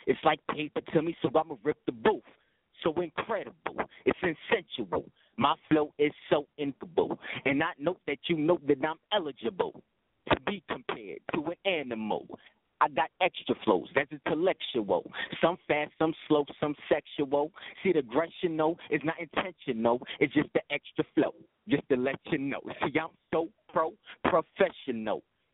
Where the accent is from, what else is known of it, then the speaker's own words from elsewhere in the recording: New Jersey, United States; Yeah, man, I'm chilling right now over here in Florida, but I'm from Jersey, nigga.